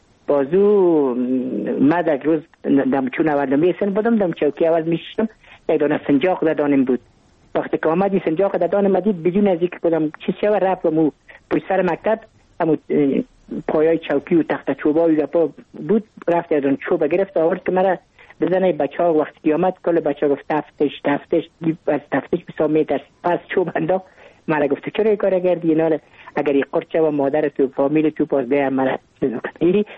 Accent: Kabul, Afghanistan; من متولد کابل هستم، در نایی اول کابل تولد شدیم.

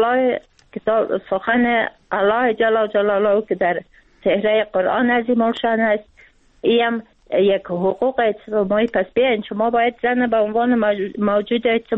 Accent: Afghanistan; خود من به عنوان یک فعال مدنی، به عنوان یک افغان

